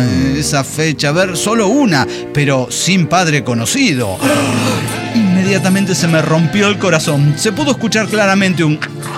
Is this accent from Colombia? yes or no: no; Costa Rica; es porque soy una niña tica, ¿verdad?